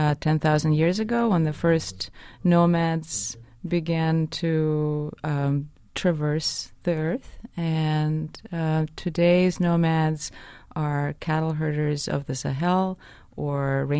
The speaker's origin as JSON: {"language": "English", "country": "Russia", "tie": "born or raised there", "second_language": "English", "moved": "yes", "said": "I grew up in the Global South, but I grew up in the Soviet Union, so my Global South was very far north at the 60th parallel."}